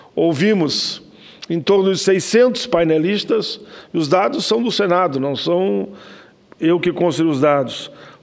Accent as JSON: {"language": "Portuguese", "town": "Caxias do Sul", "region": "Rio Grande do Sul", "country": "Brazil", "tie": "born or raised there", "said": "Caxias do Sul, Robert Show, uma empresa antiga da minha cidade natal"}